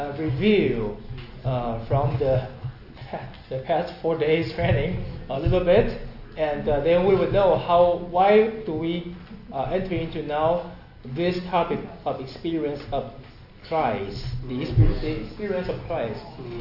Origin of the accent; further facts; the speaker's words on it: Taipei, Taiwan; English is a second language; And first of all, I am from Taiwan, Taipei, and well, that's all.